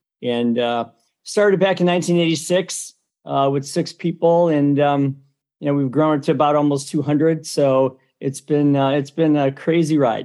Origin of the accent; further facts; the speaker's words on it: Cleveland, Ohio, United States; now in Toledo, United States; Yeah, I'm from Cleveland originally and moved to Toledo back in 1986.